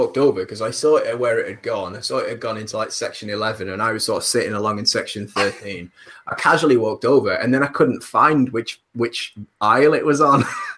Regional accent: North West England, United Kingdom; "All right, mate, I'm from Cumbria and you're my favourite."

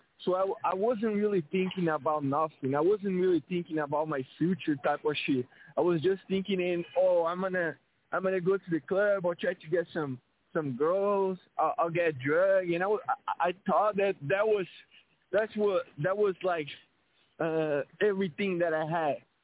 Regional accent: Brazil; English is a second language; So, back in Brazil, I was born in 2003, as I said.

